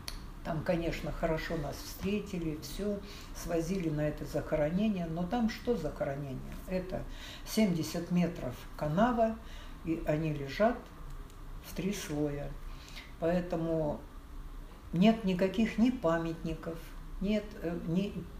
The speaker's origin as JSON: {"language": "Russian", "town": "Stalinsk", "region": "Kemerovo Oblast", "country": "Russia", "tie": "born there", "said": "Родилась в Сталинске в 1938 году."}